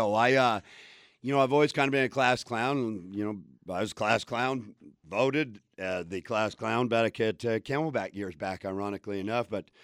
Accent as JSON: {"language": "English", "town": "Phoenix", "region": "Arizona", "country": "United States", "tie": "born or raised there", "said": "Hey, right here, baby, in the hood."}